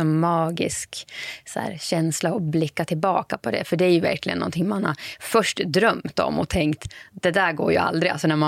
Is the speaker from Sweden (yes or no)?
yes; Fagersta, Västmanland County, Sweden; Jag är från Fagersta, bor jag.